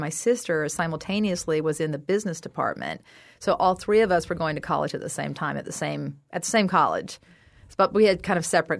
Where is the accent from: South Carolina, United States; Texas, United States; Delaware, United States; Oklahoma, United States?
South Carolina, United States; I'm from South Carolina. They don't have any art classes.